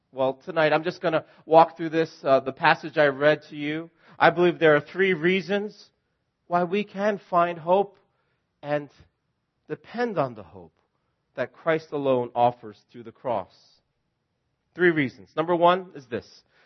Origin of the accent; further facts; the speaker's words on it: United States; And these are my two Canadian buddies, and I'm the American in the room.